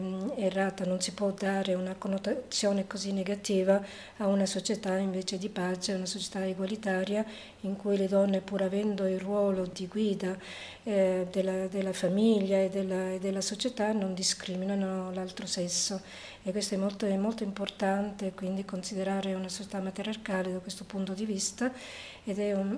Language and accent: Italian; Trapani, Sicily, Italy; moved away; also born or lived in France / Switzerland; Sono originaria di Trapani, in Sicilia, però abito già da 40 anni fra la Francia e la Svizzera